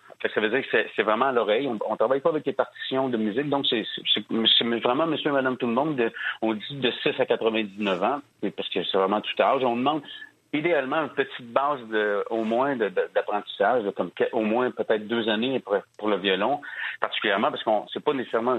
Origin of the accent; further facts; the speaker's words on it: Saint-Côme, France; Moi, je viens de Saint-Côme, mon village natal.